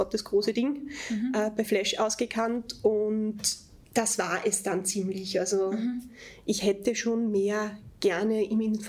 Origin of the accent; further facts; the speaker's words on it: Carinthia, Austria; Also ich bin ursprünglich aus Kärnten.